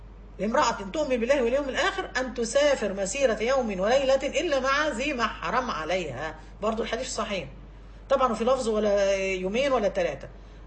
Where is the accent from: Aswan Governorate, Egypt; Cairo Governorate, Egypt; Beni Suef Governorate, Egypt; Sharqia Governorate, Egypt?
Cairo Governorate, Egypt; Cairo; عندنا في القاهرة في مصر